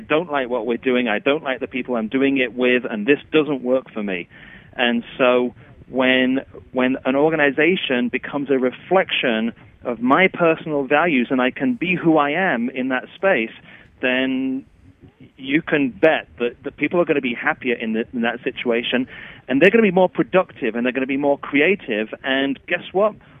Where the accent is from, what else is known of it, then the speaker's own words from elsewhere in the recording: England, United Kingdom; accent: English; you might hear from my accent, I'm English, and actually I'm in England as we're recording this today.